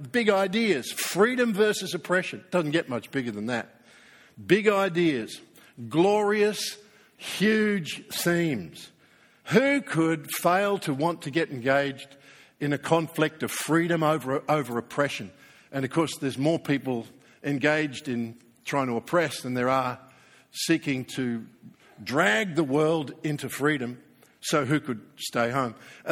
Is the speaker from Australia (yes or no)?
yes; Australia; I mean, we saw our mother country under attack. I guess the average Australian never thinks of Britain in the times in which we are now alive, but then we saw ourselves as young lions.